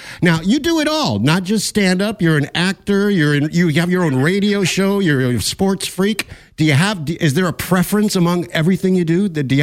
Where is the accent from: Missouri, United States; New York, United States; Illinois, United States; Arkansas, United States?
New York, United States; Bronx; I'm from the Bronx, originally from the Bronx.